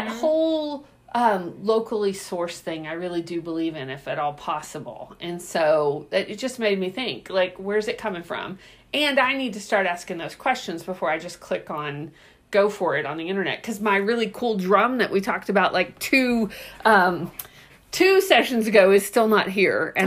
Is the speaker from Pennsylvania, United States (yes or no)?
no; Texas, United States; You know, we're from Texas.